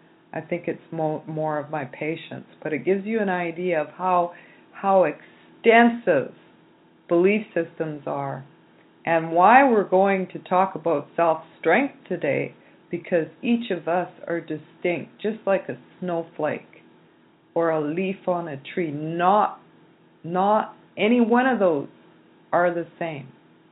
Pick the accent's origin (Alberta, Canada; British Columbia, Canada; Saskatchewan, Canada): British Columbia, Canada; My people are from British Columbia, and we're from the Plateau region, and our families reside within 6 Chilcotin communities. My family live in the mountains called Honeycutin.